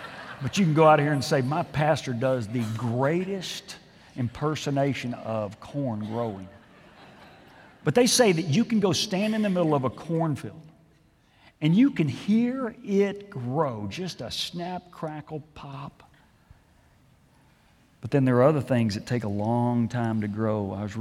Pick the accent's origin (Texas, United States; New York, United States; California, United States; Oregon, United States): Texas, United States; Houston; I grew up in Houston, lots of pine trees around.